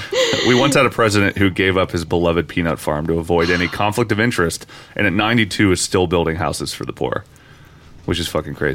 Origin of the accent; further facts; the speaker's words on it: Parkersburg, West Virginia, United States; it's actually interesting that we started this accidentally talking about my hometown, Parkersburg, West Virginia, and the DuPont thing